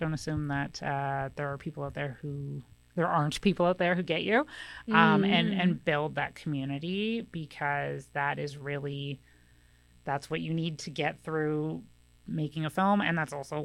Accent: Vancouver, British Columbia, Canada; born there; also born or lived in Houston; I was born in Vancouver.

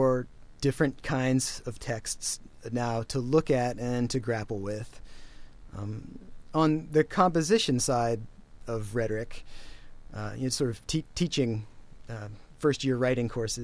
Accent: Lewisburg, Pennsylvania, United States; I grew up in central Pennsylvania, and my hometown is Lewisburg

